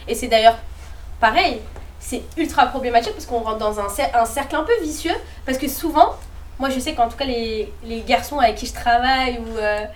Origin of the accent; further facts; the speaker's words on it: Morocco; Je vous jure que c'est juste une conversation parce que je suis marocaine.